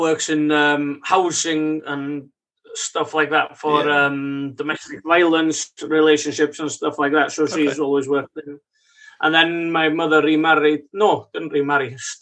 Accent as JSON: {"language": "English", "town": "Capel Garmon", "region": "Wales", "country": "United Kingdom", "lives_now": "New Zealand", "said": "I'm actually from Capagarmon in Bitters of Coed, just above the. Most people have heard of Bitters of Coed if they've been to Snowdonia. So yeah. From there originally, went to school in Chiaroost"}